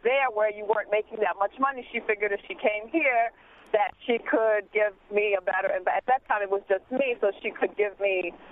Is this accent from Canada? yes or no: no; Haiti; now in Yonkers, United States; We're originally from Haiti, and my mom came here first. She came here in 1965. She had to leave me behind and my dad behind.